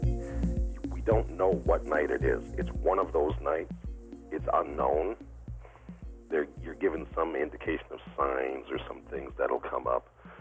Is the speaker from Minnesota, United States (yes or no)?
yes; Minneapolis, Minnesota, United States; now in Green Valley, United States; I grew up in the Twin Cities, Minneapolis and St. Paul, but presently I'm living in Green Valley, Arizona.